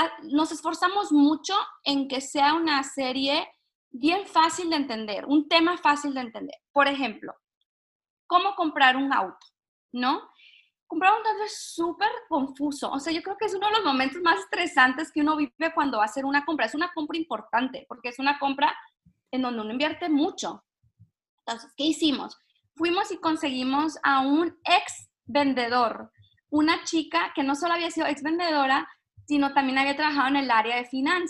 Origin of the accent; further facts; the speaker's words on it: Baja California, Mexico; como estamos pegados a San Diego. Entonces tenemos esta cultura mexicana, porque crecí en México, pero tenemos una cultura también muy gringa, entonces eso nos abre un poco la mente, nos abre las oportunidades, nos abre en cuestión de cultura, viví con dos culturas